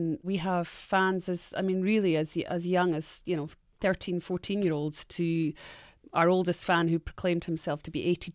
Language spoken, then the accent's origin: English; Scotland, United Kingdom; because I came from Scotland, so I said girl. I don't say girl. Mm-hmm. I say girl.